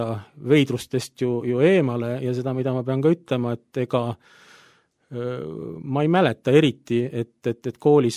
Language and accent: Estonian; Kuressaare, Saare County, Estonia; born there; oli sellel hetkel, kui mina sündisin, oli Kuressaare luterliku koguduse vaimulik ja me olime perega seal